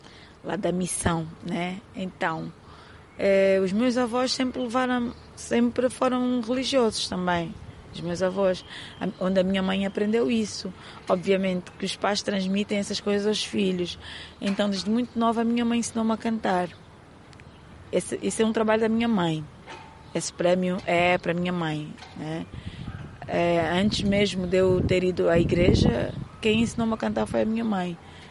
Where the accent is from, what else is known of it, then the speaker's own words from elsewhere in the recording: Luanda, Angola; Bairro Azul, nasci e cresci no Bairro Azul.